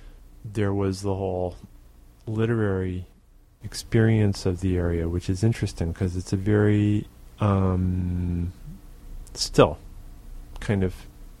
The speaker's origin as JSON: {"language": "English", "town": "Pittsfield", "region": "Massachusetts", "country": "United States", "tie": "born or raised there", "said": "Pittsfield, Massachusetts."}